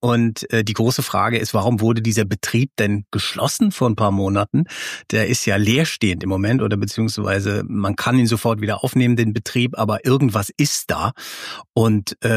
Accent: Frankfurt, Hesse, Germany; Denn so hat man bei uns in Frankfurt immer Kiosks genannt. Wir gehen mal zum Wasserhäuschen.

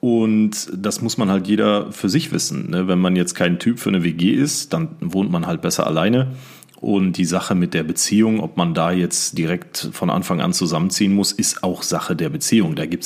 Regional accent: Siegen, North Rhine-Westphalia, Germany; in meiner Heimatstadt in Siegen gearbeitet habe und meine Wohnung war, weiß ich nicht, vielleicht 20 Minuten von meinem Elternhaus weg

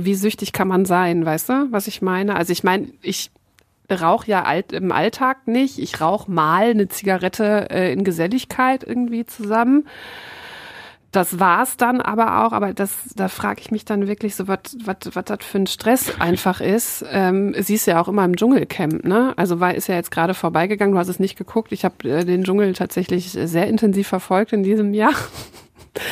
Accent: Dinslaken, North Rhine-Westphalia, Germany; accent: Ruhrpott dialect; ich bin ja keine gebürtige Mülheimerin, ich komme ja quasi von nebenan aus Dienstlaken, also westlichstes Ruhrgebiet / Niederrhein. Habe aber natürlich trotzdem einen sehr ausgereiften Ruhrpott-Dialekt, da bin ich sehr stolz drauf und den lebe ich auch.

